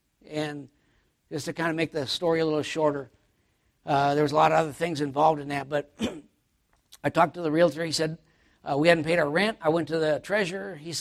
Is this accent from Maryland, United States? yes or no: no; Minneapolis, Minnesota, United States; I'm from Minnesota, and he lived in Minneapolis. And my uncle, when I was a kid, in high school, I lived in Minneapolis also, but then my dad bought a farm.